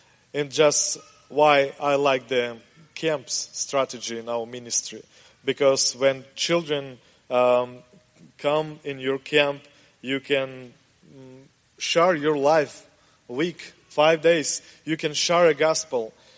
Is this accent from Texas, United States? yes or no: yes; Texas, United States; accent: East Texas; Sorry, my East Texas accent, but I hope you understand me.